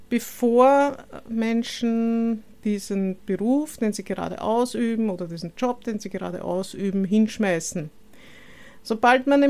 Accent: Vienna, Austria; born there; Ich bin 56 Jahre alt, lebe in Wien, bin auch gebürtige Wienerin

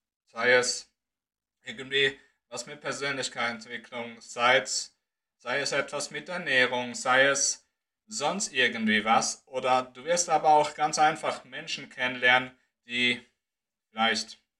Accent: Switzerland; ich komme aus der Schweiz

